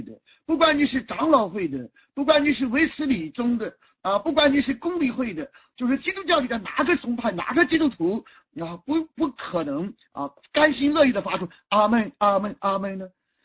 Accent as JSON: {"language": "Chinese", "country": "China", "said": "我们中国人讲心有灵犀啊，一点空。"}